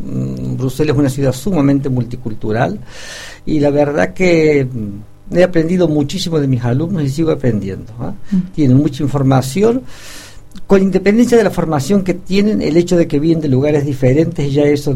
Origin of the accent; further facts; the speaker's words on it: Argentina; also born or lived in Spain; now in Belgium; los argentinos no me identifican como argentino, los españoles inmediatamente, pero bueno, y el país en el que más he vivido es en Bélgica